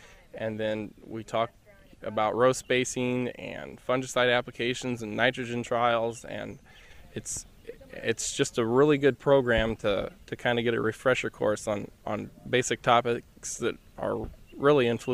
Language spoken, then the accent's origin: English; Alhambra, Illinois, United States